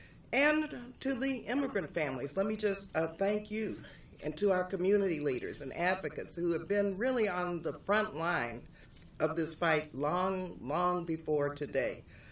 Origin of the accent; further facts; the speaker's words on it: El Paso, Texas, United States; now in Oakland, United States; Now, I grew up in El Paso, Texas, in an immigrant community that shaped who I am today.